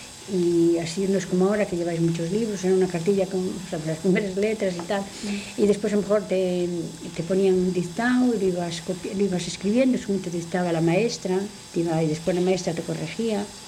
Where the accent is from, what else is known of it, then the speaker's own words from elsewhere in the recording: Castro, Spain; Yo cuando me crié en Castro, pues recogía unas castañas.